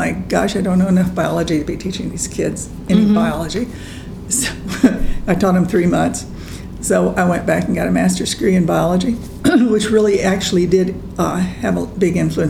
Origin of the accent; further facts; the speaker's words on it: Miami, Florida, United States; also born or lived in Fort Myers; Lived there till I was 11. Moved with my mother after she was divorced and remarried to Miami, North Miami, where I went to junior and senior high school.